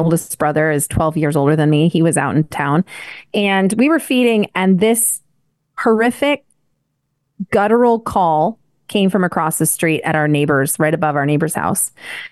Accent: Rocky Mountains, United States; And growing up in the Rockies, when I was 8 years old, my mother and I actually had an experience when we were out feeding the llamas.

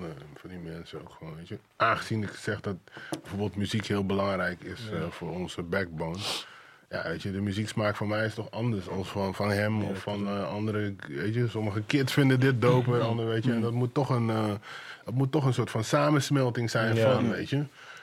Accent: 's-Hertogenbosch, North Brabant, Netherlands; also born or lived in Suriname; Ik kom zelf uit Brabant, weet je. Dus ik ben... ik kom zelf uit Brabant, weet je. Ik ben in Suriname geboren, maar ik kom uit Den Bosch.

